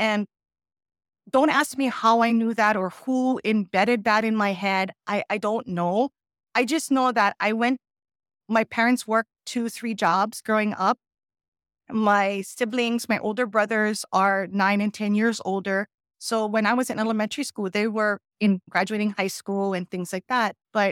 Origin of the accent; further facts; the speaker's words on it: Hawaii, United States; And so I think not really realizing how fortunate I was growing up on Maui and being in a community that everybody, right?